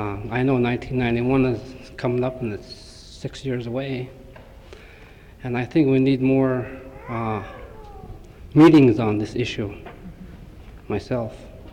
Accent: Nondalton, Alaska, United States; I'm a native from Nondalton. I belong to our corporation.

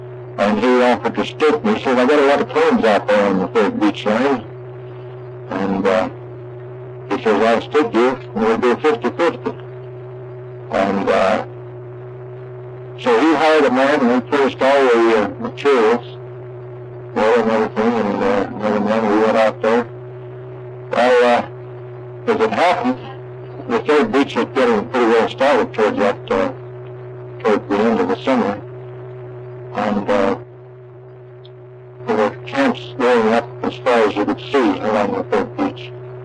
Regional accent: Seattle, Washington, United States; moved away as an adult; also born or lived in Michigan / Nebraska; now in Alaska, United States; I was born in Michigan, 8th July, 1883. And we moved, our family moved to Nebraska about 3 or 4 years later after I was born. And my father farmed there for about 6 or 7 years. And then we moved to Seattle, where I got my formal schooling.

